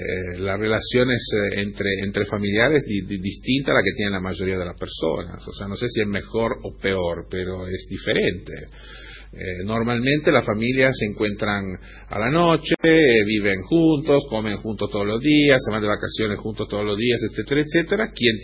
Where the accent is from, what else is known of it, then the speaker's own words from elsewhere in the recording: Genoa, Liguria, Italy; No, yo soy de Génova, es una ciudad...